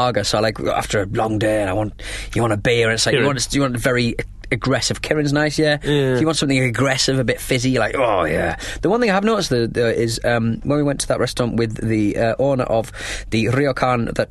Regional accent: United Kingdom; And also, as a British person, that's another good word to use.

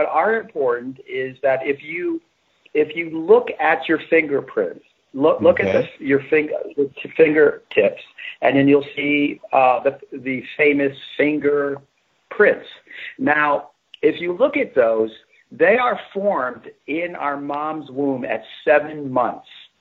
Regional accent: New York, United States; because I grew up in New York, and actually there's so many of those types of gypsy-type palmists and astrologers, tarot readers and crystal ball readers.

